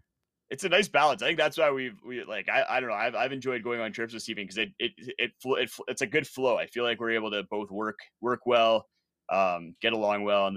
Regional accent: Canada; I'm Canadian.

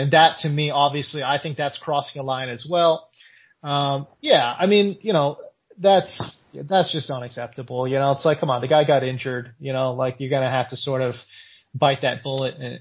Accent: California, United States; Like, don't get me wrong, I'm from California, so I love In-N-Out

